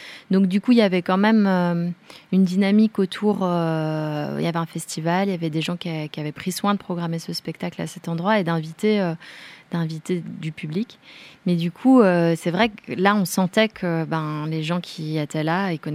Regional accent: Bourgogne-Franche-Comté, France; Nous, on vient de là, c'est le Haut-Jura. Nous, on vient du Jura.

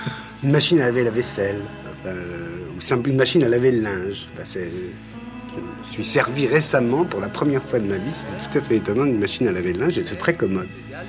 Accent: Paris, Île-de-France, France; depuis que je suis parisien, depuis ma naissance

